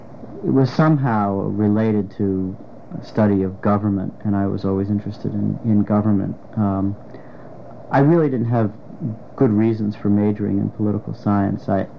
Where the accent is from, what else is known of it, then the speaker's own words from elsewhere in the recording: Maryland, United States; also born or lived in Washington, D.C.; I came from Washington, D.C. I was born in Washington, D.C. in 1945, moved to the Maryland suburbs in 1951